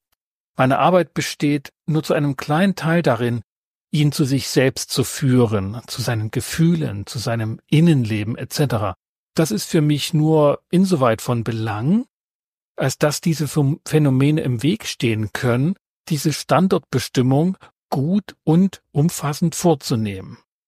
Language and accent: German; Saxony, Germany; aus dem Erzgebirge, wo ich herstamme.